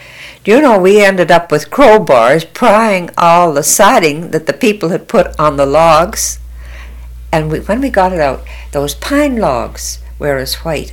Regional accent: Ottawa, Ontario, Canada; born there; I'm not quite 72 yet. No, I'm not 70 yet, but I was born in Ottawa, too.

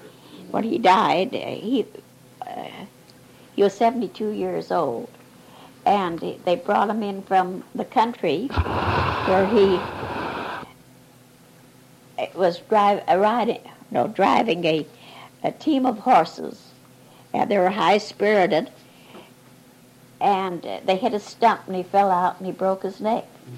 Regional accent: Winnipeg, Manitoba, Canada; born there; Oh, I was born in Winnipeg, Manitoba.

